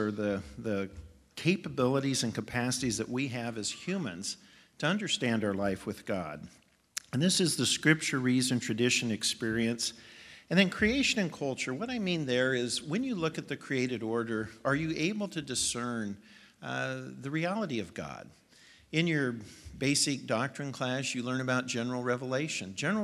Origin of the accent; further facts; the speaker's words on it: Eugene, Oregon, United States; When I was growing up in Eugene, Thanksgiving was just long enough to relax, but not long enough to go anywhere.